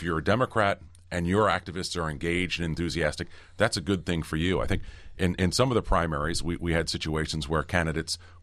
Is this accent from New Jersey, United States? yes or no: yes; Red Bank, New Jersey, United States; born there; I'll tell you, I was born in Red Bank, New Jersey